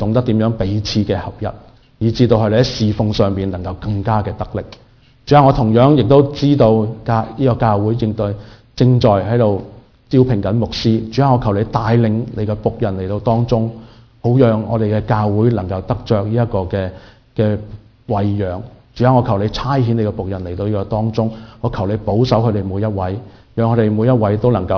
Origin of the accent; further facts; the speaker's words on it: China; 即係好似我中國人所講嘅要問米咧